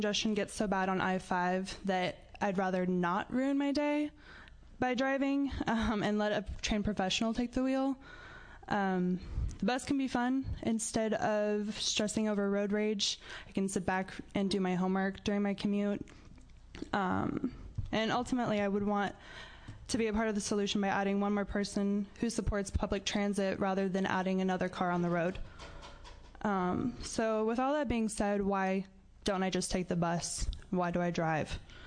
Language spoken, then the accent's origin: English; Oregon, United States; I'm a student from Southern Oregon University. So I've lived in the Valley my entire life. As a child, I grew up on a farm that was so far out in the boonies, it was 45 minutes just to get to the outskirt of town.